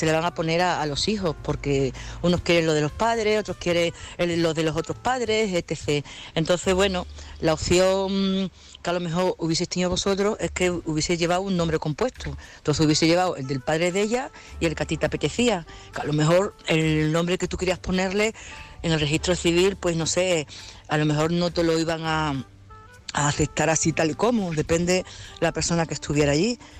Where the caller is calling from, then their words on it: Badajoz, Extremadura, Spain; de Badajoz